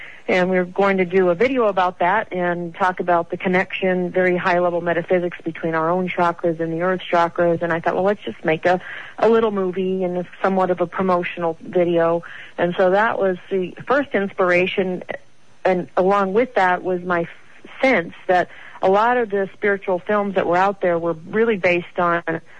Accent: Phoenix, Arizona, United States; And we had an actual theatrical premiere in my hometown in Phoenix

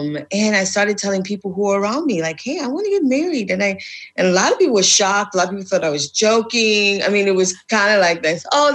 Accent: South Bronx, New York, United States; I grew up in the South Bronx, which is the most dangerous place it's the top five most dangerous place in the U.S.

